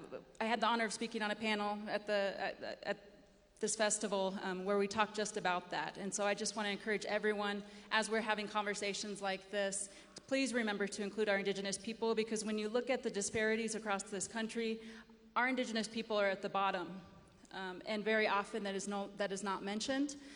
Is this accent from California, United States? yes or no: no; South Dakota, United States; I felt a responsibility to say something as an indigenous person to this land. I'm Dakota from the Flandreau Santee Sioux tribe.